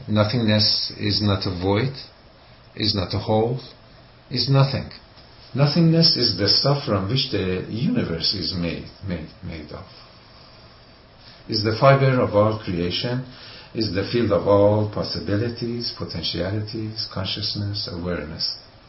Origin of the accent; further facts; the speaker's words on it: Iran; first language Persian; English is a second language; Shafa means miraculous healing in my native language, Farsi, Iranian, and is not an ancient healing method.